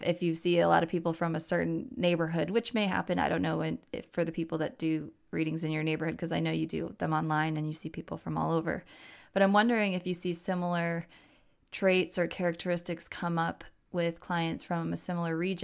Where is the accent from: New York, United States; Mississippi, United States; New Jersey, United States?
New York, United States; I'm from the East Coast. Raised in New York, we handle things very differently culturally